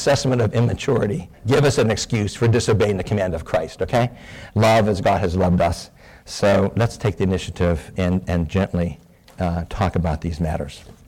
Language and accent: English; Pittsburgh, Pennsylvania, United States; I grew up in Pittsburgh area, so I know what a blast furnace is.